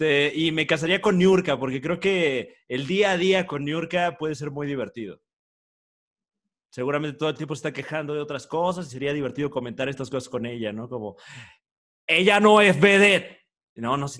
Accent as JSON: {"language": "Spanish", "region": "State of Mexico", "country": "Mexico", "tie": "born or raised there", "said": "yo soy oriundo del Estado de México."}